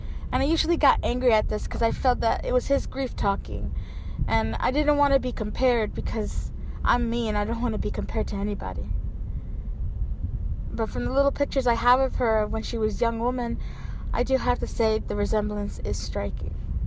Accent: New York, United States; Hi, Tony and Jenny. … I'm from New York.

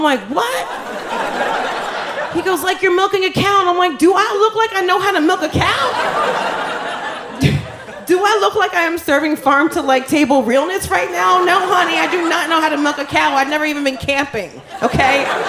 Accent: New Jersey, United States; I'm from Jersey.

